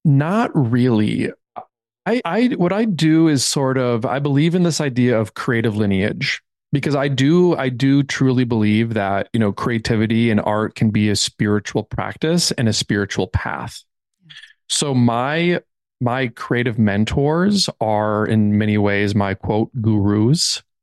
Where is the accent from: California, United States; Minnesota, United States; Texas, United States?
Minnesota, United States; Midwest, United States, right? You're from Chicago. Yep. I'm from Minnesota.